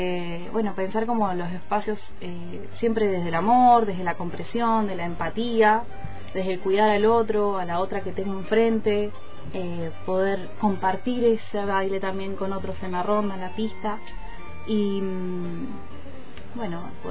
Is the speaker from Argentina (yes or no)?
yes; Viedma, Río Negro, Argentina; yo soy oriunda de Viedma, tengo 34 años, estudié en la Universidad Nacional de Comahue, allá en el curso, me recibí y tomé la decisión de venir a vivir acá al Valle, al Alto Valle.